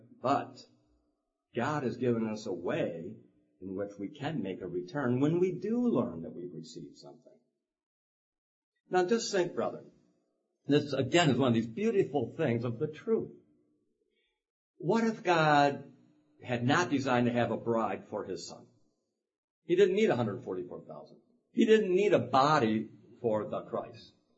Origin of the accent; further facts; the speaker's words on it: United States; born there; I was born in America. I was born in a decent family.